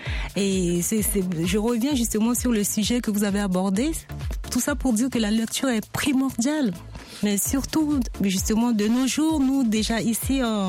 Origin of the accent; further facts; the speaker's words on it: Bangui, Central African Republic; je suis née à Bangui, j'ai grandi.